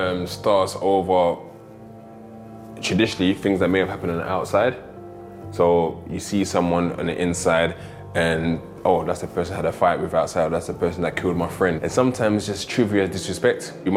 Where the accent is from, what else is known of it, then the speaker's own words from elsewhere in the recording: Peckham, London, United Kingdom; I grew up in Peckham, South London